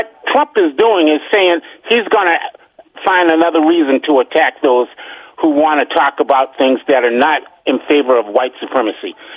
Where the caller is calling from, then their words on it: Upper Marlboro, Maryland, United States; I'm calling from Upper Marlboro, Maryland.